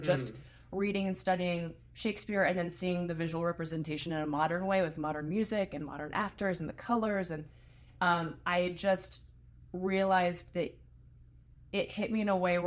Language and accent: English; Phoenix, Arizona, United States; And I'm from Phoenix. I was raised in Phoenix.